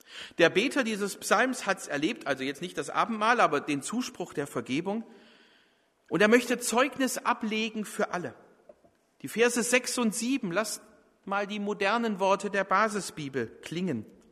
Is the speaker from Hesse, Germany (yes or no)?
no; Baden-Württemberg, Germany; ich finde es immer blöd als Schwabe, wenn andere Nicht-Schwaben sagen, ein Geschmäckle.